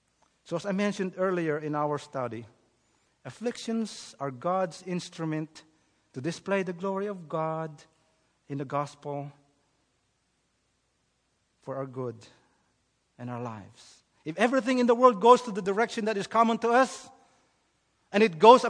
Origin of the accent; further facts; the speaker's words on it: Philippines; now in United States; I remember when I was new to the United States and growing up in the Philippines where we were poor.